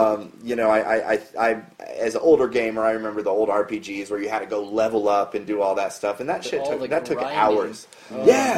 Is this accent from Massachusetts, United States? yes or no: no; Colorado, United States; I'm from Colorado. I rep Colorado to the fullest.